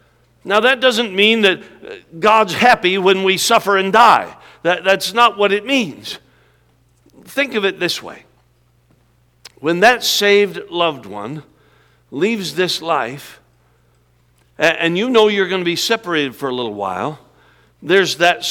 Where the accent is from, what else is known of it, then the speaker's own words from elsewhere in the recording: Alaska, United States; also born or lived in Minnesota; I was born in Minnesota at a very young age. And we were in Minnesota a couple of years ago, and we moved to Alaska when I was just a year old. Minnesota was too nice for us, and so we headed somewhere colder. And so I grew up in Alaska, spent all my life in Alaska